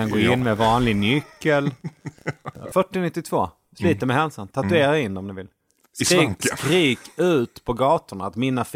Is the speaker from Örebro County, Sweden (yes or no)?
no; Malmö, Skåne, Sweden; moved away as an adult; also born or lived in Sunne; Och så växte jag upp i Malmö. När jag var 20 så träffade jag mitt ex. Och så flyttade vi till Värmland där hon kom ifrån.